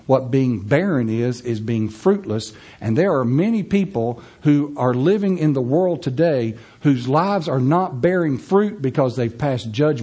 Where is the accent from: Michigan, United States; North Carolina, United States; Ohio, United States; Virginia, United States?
North Carolina, United States; Charlotte; And he said to me, where are you from? I said, North Carolina. He goes, really, where? I said, Charlotte.